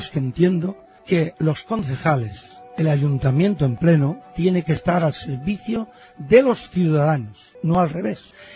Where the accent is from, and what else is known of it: Valencia, Valencian Community, Spain